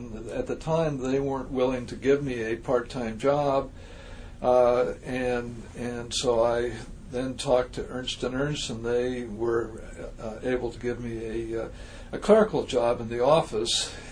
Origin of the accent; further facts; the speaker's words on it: Los Angeles, California, United States; moved away as an adult; Los Angeles, California, in 1938, and I lived about half of my life in Los Angeles from then until 1971.